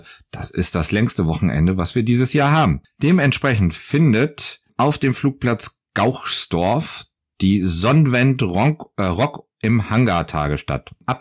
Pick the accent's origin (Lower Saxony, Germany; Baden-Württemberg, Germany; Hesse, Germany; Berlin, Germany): Lower Saxony, Germany; Hameln; Ganz in der Nähe der Stadt, wo ich aufgewachsen bin, nämlich Hameln